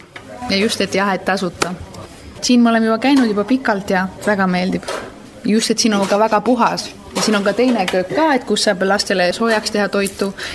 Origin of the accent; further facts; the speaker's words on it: Tallinn, Harju County, Estonia; Tallinnas või Eestis, kus Tallinnast pärit olen